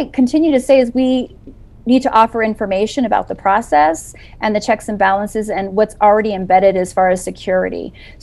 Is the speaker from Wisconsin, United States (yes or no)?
no; New Mexico, United States; born there; I was born in Doñana County. I went to the school formerly known as Oñate High School. I'm a three-time Aggie.